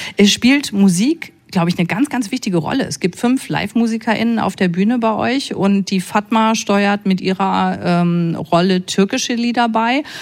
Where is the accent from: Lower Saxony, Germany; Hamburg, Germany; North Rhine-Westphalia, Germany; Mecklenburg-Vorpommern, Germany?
North Rhine-Westphalia, Germany; Münster; aber ich bin ja aus Münster, das ist ein bisschen weiter